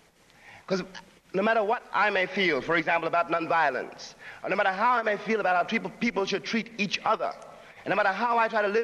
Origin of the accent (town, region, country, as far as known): New York City, New York, United States; born or raised there